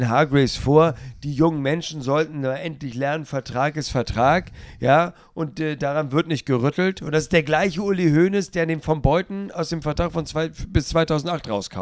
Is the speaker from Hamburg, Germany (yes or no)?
yes; Hamburg, Germany; Kann ich auch als Hamburger nachvollziehen.